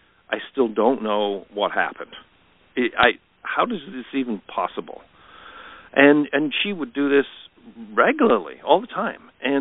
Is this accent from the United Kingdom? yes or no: yes; England, United Kingdom; moved away; I'm originally from England. I was a typically reserved Brit